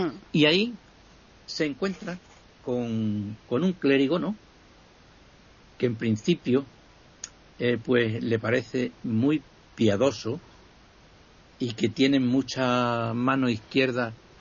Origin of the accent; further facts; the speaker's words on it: Mérida, Extremadura, Spain; now in Badajoz, Spain; yo recuerdo llegar a mi pueblo, que han llegado las misiones, ¿no? Mi pueblo es Mérida, ¿no?